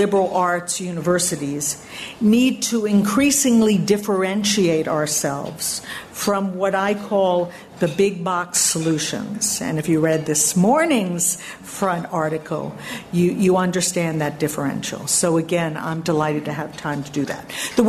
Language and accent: English; New York, United States; born there; also born or lived in Massachusetts / Ohio / New Jersey / Washington, D.C.; now in Illinois, United States; I'm a New Yorker by birth. I've moved from Massachusetts to Ohio to New Jersey to Washington, D.C. to New York, and now to Illinois, which I consider my West Coast experience.